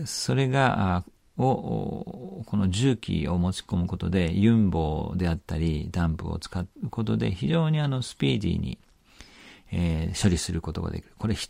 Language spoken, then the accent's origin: Japanese; Isahaya, Nagasaki, Japan; 長崎県諫早、私のふるさとなんですけども、帰省する予定だったんですね